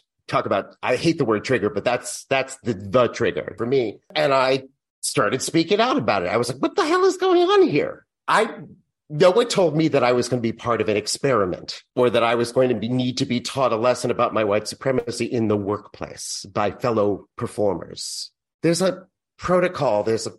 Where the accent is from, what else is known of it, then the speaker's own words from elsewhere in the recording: Massachusetts, United States; And so 2 weeks after we did her memorial up in Massachusetts, where I'm from, I was able to go back and really spend time with my nieces and nephew and my family up there, my extended family.